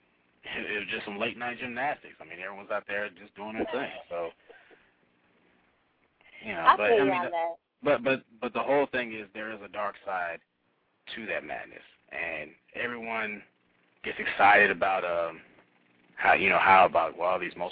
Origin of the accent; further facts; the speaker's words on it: Indianapolis, Indiana, United States; Indianapolis.